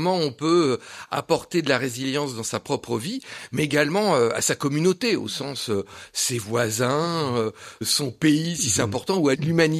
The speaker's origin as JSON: {"language": "French", "town": "Privas", "region": "Auvergne-Rhône-Alpes", "country": "France", "tie": "born or raised there", "said": "Simplement, moi, j'ai grandi en Ardèche, à Privas plus précisément."}